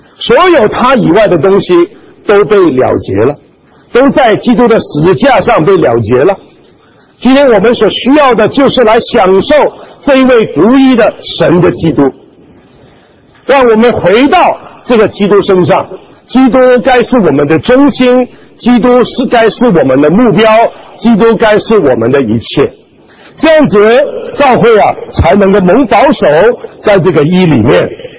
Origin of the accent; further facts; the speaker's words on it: Guangdong, China; 我们广东人呢一天呢啊7顿啊七餐啊